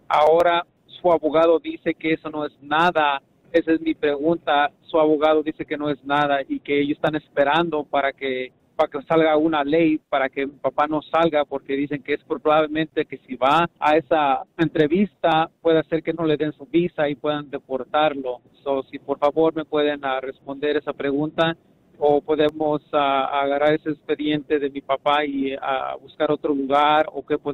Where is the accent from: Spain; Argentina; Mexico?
Mexico; Somos de México.